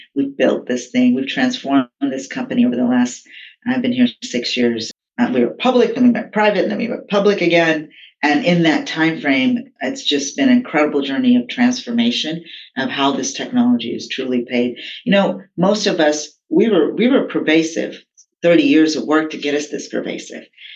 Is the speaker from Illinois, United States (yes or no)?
no; Texas, United States; also born or lived in India; I was born in India. I came over as a child. I spent most of my early years in Texas, which led me to Texas Instruments.